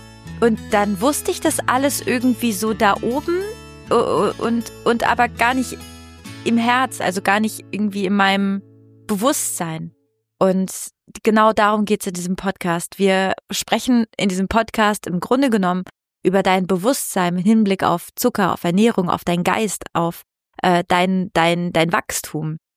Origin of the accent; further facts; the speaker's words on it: Italy; German is a second language; ich komme aus Italien